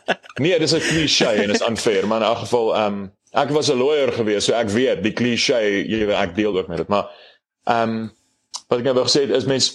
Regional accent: Bronkhorstspruit, Gauteng, South Africa; ek is definitief bietjie common, ek kom van Bronkhorstspruit af

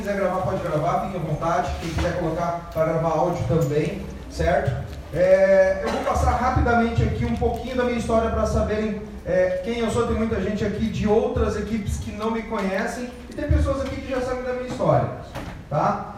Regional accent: Rio Grande do Sul, Brazil; Sou do interior do Rio Grande do Sul, sempre tomei as rédeas da minha vida desde novo.

